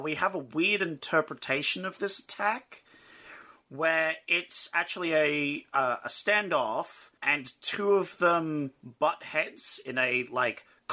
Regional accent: Australia; Yeah, we're Australian.

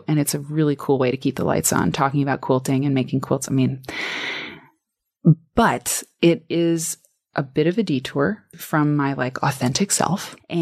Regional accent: Iowa, United States; I'm from Iowa, and I think it's so sad

